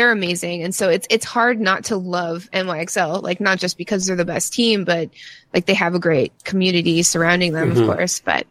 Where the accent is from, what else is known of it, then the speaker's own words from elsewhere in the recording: Ontario, Canada; I'm from Ontario.